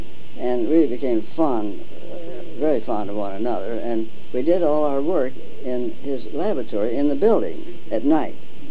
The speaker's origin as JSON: {"language": "English", "town": "Seattle", "region": "Washington", "country": "United States", "tie": "born or raised there", "said": "And then he asked about my aunt one time, who was in Seattle, my hometown."}